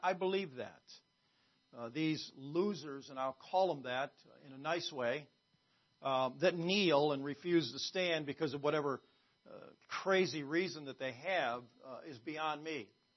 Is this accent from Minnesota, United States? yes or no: no; Moses Lake, Washington, United States; born there; I was born in the state of Washington, Moses Lake, Washington. I wasn't born in a lake. I was born in the city of Moses Lake.